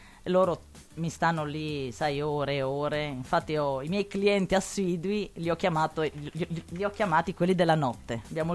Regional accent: Rome, Lazio, Italy; now in Forni, Italy

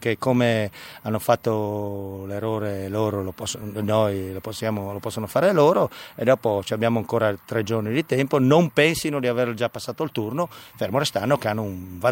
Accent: Tolmezzo, Friuli-Venezia Giulia, Italy; Perché a me batte ancora il cuore a Tolmezzo, sono di Tolmezzo

